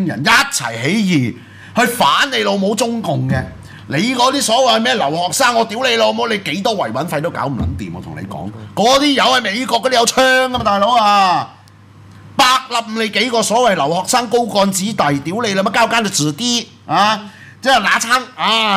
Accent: Hong Kong; 我做咗香港人20多年，出世到而家，我係呢度土生土長嘅香港人，

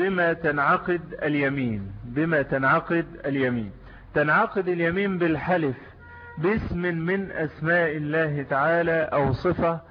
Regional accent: Egypt; قد يكون هذا خاصا عندنا في مصر

